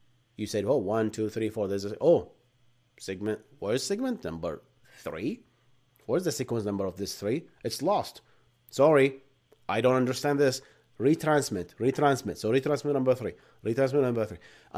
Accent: Bahrain; accent: Arab; English is a second language; I am originally from Bahrain. So I have a thick Arab accent.

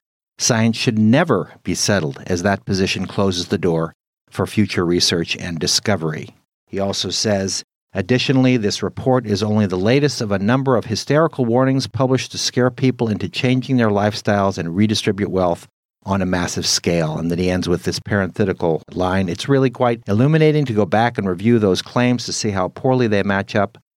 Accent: California, United States; I was born and raised in California.

